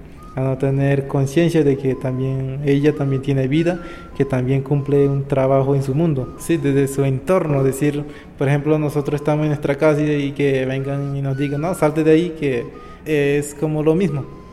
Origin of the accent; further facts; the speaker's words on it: Sogrome, Magdalena, Colombia; soy de la Sierra Nevada de Santa Marta, nacido en 2003 en Sogrome, un pueblo que queda de Chemezquemeina como a 6 horas. Cerca de Ayupar